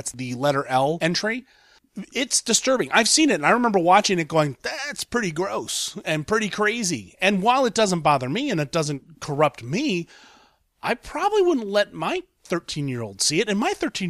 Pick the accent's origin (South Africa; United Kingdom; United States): United States; Columbus, Ohio; I'm going to lead this off with a story in my backyard, Columbus, Ohio, my hometown where I live.